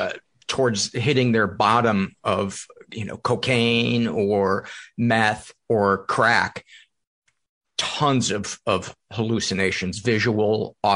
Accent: Chicago, Illinois, United States; I'm from Chicago.

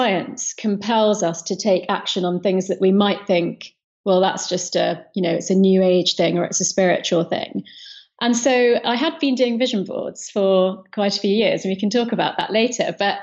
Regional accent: London, United Kingdom; I grew up in London with Indian parents

